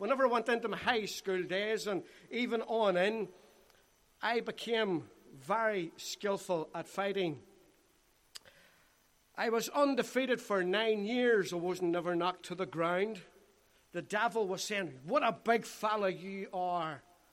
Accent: Lurgan, Northern Ireland, United Kingdom; You see, I was brought up in Lurgan Free Presbyterian Church and the Gospel Hall.

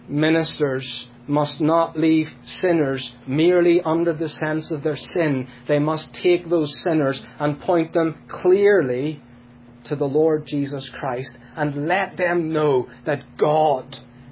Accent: Northern Ireland, United Kingdom; Back in the 17th century in my home country of Northern Ireland

